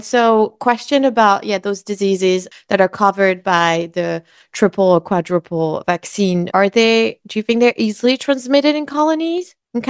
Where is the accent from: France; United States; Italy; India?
France; So I am from France and my parents live in the countryside